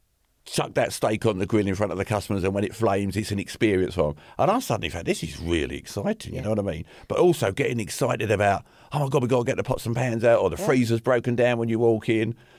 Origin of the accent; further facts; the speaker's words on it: London, United Kingdom; growing up in the East End of London